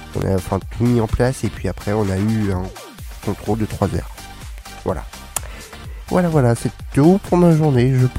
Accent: Paris, Île-de-France, France; Moi je connais, je suis parisien.

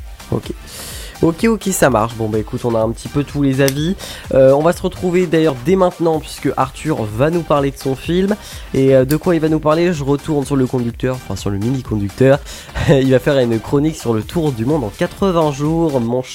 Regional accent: France; on dit ouais bah on est français, on n'est pas américain

